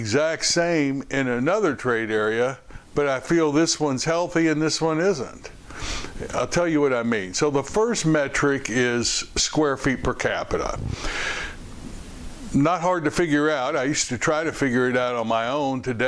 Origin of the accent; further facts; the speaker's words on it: Louisville, Kentucky, United States; So, for example, in my hometown, Louisville, Kentucky, which is on the border with Indiana, we're separated by the Ohio River.